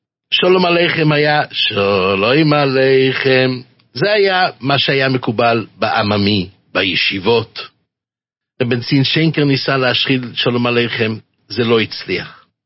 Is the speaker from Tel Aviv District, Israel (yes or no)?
no; Jerusalem, Jerusalem District, Israel; בילדותי גדלתי בשערי חסד